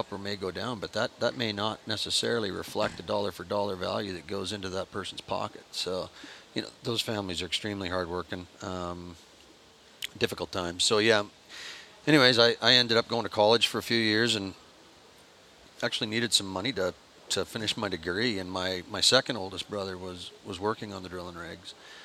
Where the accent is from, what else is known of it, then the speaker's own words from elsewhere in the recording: Saskatchewan, Canada; so I'm from Canada, and I was born in a province of Saskatchewan on a dirt farm. We were 20 miles from the nearest town.